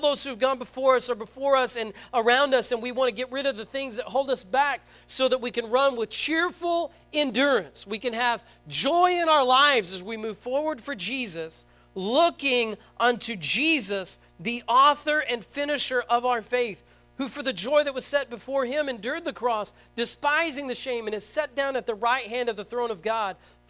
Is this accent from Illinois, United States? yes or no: no; Vian, Oklahoma, United States; We're from Vian, and we bleed purple.